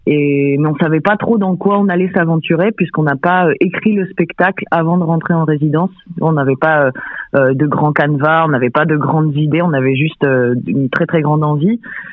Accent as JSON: {"language": "French", "town": "Reims", "region": "Grand Est", "country": "France", "tie": "born or raised there", "said": "Moi, déjà, je suis originaire de Reims."}